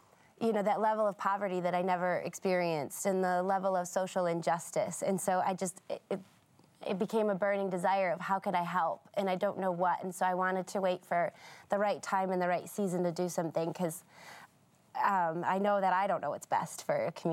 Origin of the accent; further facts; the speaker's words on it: Detroit, Michigan, United States; Yeah, we grew up in Detroit, and so I had that sense of adventure.